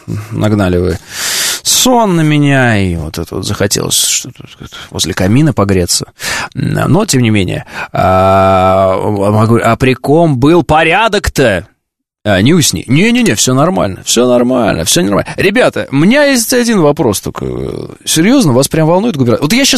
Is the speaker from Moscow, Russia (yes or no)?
yes; Moscow, Russia; я из Москвы